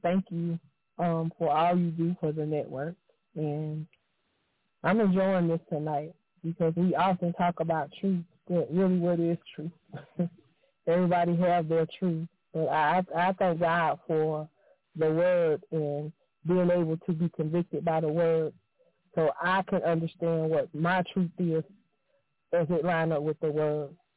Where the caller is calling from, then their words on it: Union City, Georgia, United States; I'm actually calling from Union City, Georgia tonight.